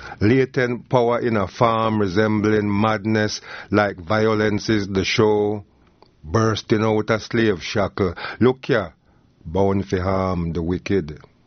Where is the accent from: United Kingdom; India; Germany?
United Kingdom; England; my experience as a black youth growing up in England in a racially hostile environment.